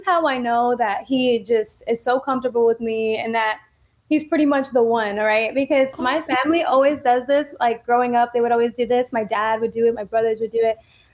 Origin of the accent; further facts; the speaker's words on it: San Diego, California, United States; And this was in my hometown, San Diego.